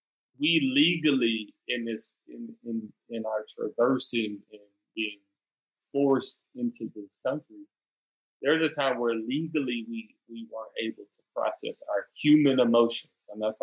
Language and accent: English; Detroit, Michigan, United States; I grew up in Detroit and it was dangerous and things like that.